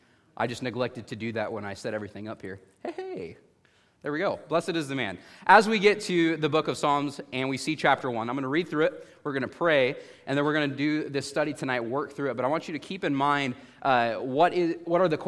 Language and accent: English; Midwest, United States; if that even felt cold to me since I grew up in the Midwest where it did get below zero pretty regularly.